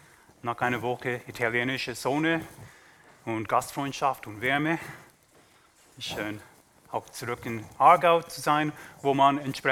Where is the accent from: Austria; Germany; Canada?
Canada; German is a second language; Kanadier, das bin ich halt. Es ist ein Teil meiner Identität, wie meine Nase oder mein doofer Akzent. Das ist ein Teil von mir. In meinem kanadischen Pass steht Folgendes geschrieben.